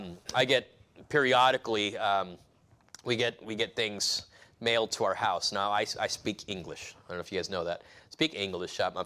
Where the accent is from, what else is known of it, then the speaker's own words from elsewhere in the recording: California, United States; Where I grew up in California, we didn't have a lot of that. In fact, we were a bunch of young Hispanic kids.